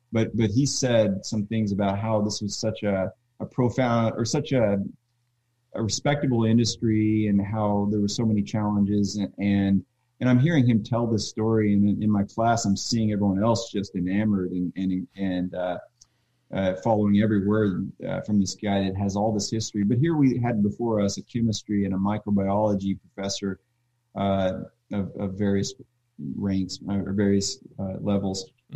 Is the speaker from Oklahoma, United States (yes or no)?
yes; Oklahoma, United States; now in Wisconsin, United States; Shane and I came from Oklahoma, and we were in a homebrew club together.